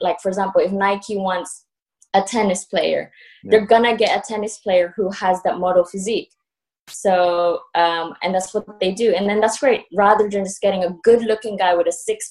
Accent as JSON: {"language": "English", "town": "Cebu", "region": "Central Visayas", "country": "Philippines", "moved": "yes", "said": "I'm an islander from Cebu, Philippines. It's a beautiful island."}